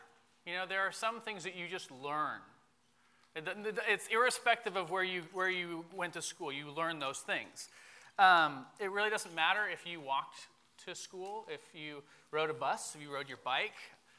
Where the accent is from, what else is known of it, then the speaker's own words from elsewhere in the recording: Washington, United States; I'm from Washington State, after all. We probably didn't go to the same school.